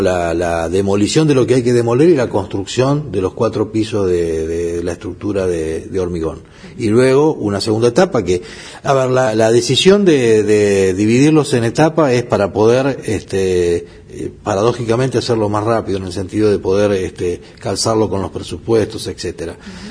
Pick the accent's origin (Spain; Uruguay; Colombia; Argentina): Argentina; Santa Fe; Yo soy santafesino y sé lo que significa, digamos, para esa institución educativa el hecho de no tener un edificio propio